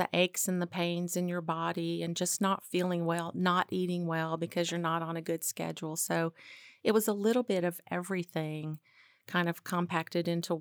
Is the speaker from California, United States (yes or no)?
no; Arkansas, United States; I grew up in Arkansas. So one of the reasons I'm here at Skytera, it reminds me a lot of home.